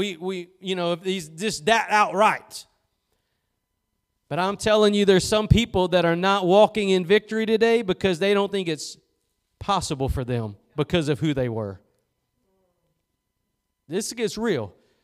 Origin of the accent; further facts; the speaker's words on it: Texas, United States; You can talk like that from Texas, so don't worry. I'm from Texas.